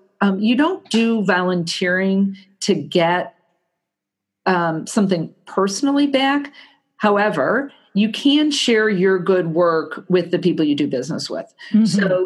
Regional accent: Chicago, Illinois, United States; I'm from Chicago and they're a really big donor.

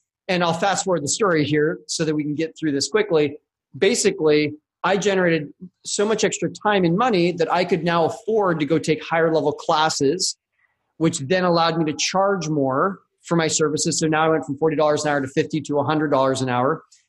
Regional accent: Canada; And as a Canadian, it cost more because the Canadian dollar was weak.

